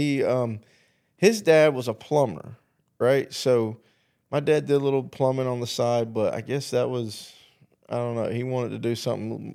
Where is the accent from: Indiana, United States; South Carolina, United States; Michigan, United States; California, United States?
South Carolina, United States; Great Falls; born there; I was kind of a celebrity when I was born in Great Falls, South Carolina, really small town.